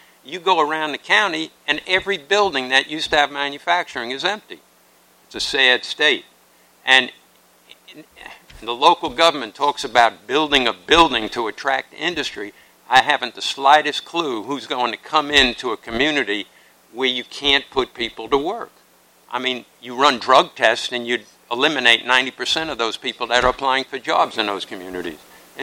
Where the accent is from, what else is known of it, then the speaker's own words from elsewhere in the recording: Hartsville, South Carolina, United States; I'm just from Hartsville.